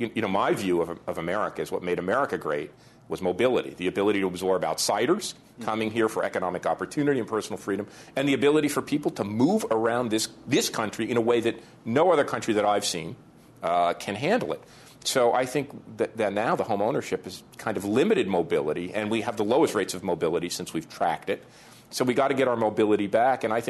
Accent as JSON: {"language": "English", "region": "New Jersey", "country": "United States", "tie": "born or raised there", "said": "when I was growing up, when we were growing up in New Jersey, they were suburbs of New York."}